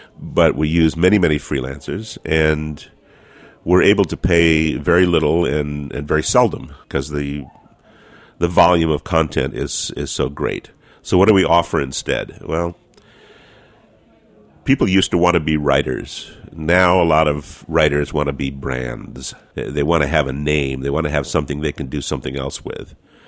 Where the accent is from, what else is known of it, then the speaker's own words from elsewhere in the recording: California, United States; two California restaurants, and I am a Californian